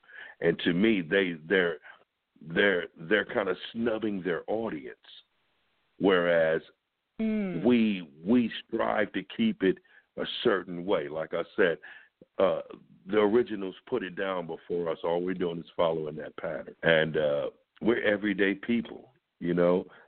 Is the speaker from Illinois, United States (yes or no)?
no; Flint, Michigan, United States; I grew up in Flint, Michigan, you know, and I was always told, man, that's just a dream, brother.